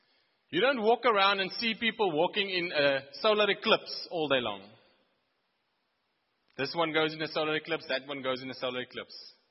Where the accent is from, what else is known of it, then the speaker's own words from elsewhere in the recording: Free State, South Africa; now in Cape Town, South Africa; Now, I come from the Free State. I've been living in Cape Town now for 10 years.